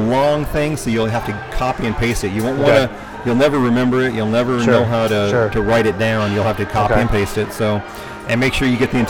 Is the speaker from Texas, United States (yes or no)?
yes; Texas, United States; I grew up in Texas. So football was my life growing up.